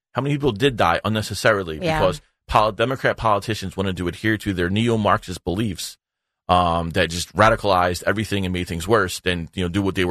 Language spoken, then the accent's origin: English; Philadelphia, Pennsylvania, United States; I mean, I grew up in South Philadelphia.